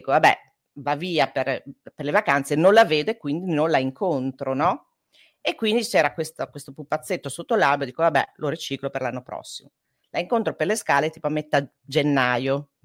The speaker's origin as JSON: {"language": "Italian", "town": "Bologna", "region": "Emilia-Romagna", "country": "Italy", "said": "siamo di Bologna, quindi figurati"}